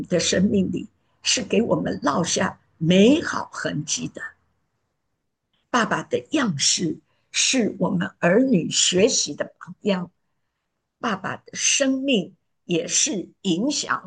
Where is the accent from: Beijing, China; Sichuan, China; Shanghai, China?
Sichuan, China; 四川人吃饭喝个酒，没什么了不得，每个人都这样。我们从小就是这样长大的